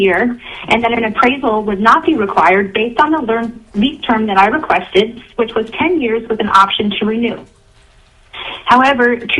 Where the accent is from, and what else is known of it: Alaska, United States; born or raised there